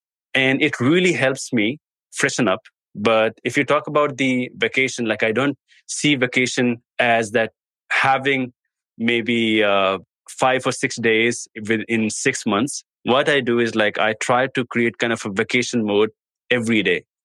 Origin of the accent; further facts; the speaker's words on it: India; I'm from India.